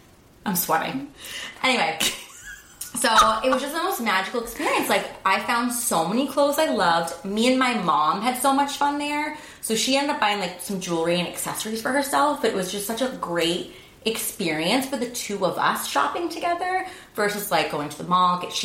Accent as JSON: {"language": "English", "town": "North Reading", "region": "Massachusetts", "country": "United States", "tie": "born or raised there", "said": "I grew up in North Reading"}